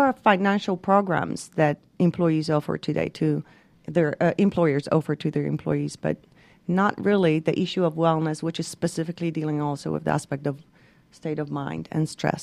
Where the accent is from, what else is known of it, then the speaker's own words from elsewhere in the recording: Poland; So I was born and raised in Poland. Actually, during communism, believe it or not.